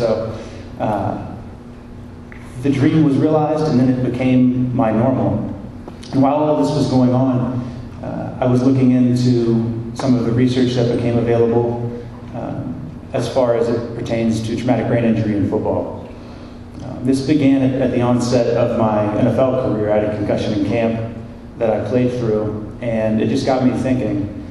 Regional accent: Ohio, United States; I grew up in Southwest Ohio, where it's like a religion. My dad was a college football player. And it meant so much to me. I was very much born and bred in that lifestyle

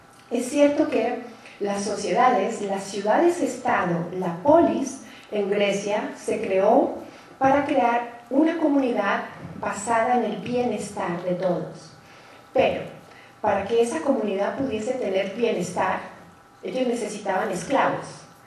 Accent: Colombia; Yo soy colombiana.

